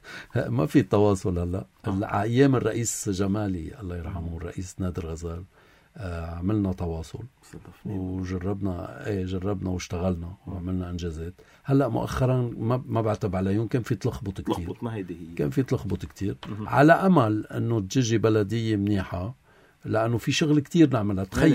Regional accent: Lebanon; صورتنا كتير حلوة كلبنانية

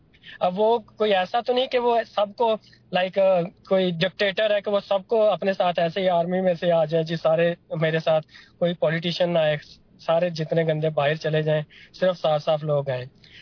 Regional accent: Pakistan; now in Canada; جیسے ادھر آ کے ہم یہ نہیں کہتے ہیں کہ جی میں اس مطلب علاقے سے ہوں اس علاقے سے, ادھر ہم سب بولتے ہیں کہ پاکستانی ہوں

